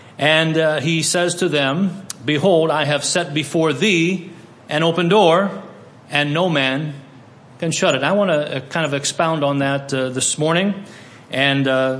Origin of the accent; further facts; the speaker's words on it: Mansfield, Ohio, United States; found out that he was pastoring a church not too far from where we were born and raised in Mansfield, Ohio.